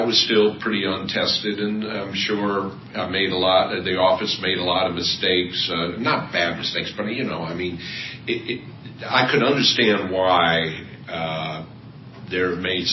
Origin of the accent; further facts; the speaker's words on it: Connecticut, United States; And all of the people I grew up with in Connecticut were John Kennedy fans, Democrats.